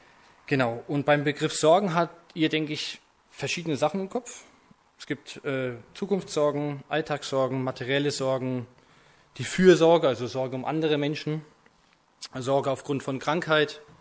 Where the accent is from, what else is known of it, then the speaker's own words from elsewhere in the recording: Bamberg, Bavaria, Germany; ich bin 33, ich komme aus Bamberg, ich habe 4 Kinder.